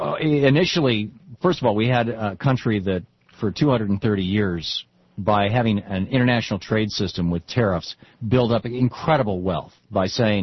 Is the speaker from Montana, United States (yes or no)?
no; Michigan, United States; moved away; I grew up in Michigan, but I haven't lived there since 1978, so I'm a little out of touch.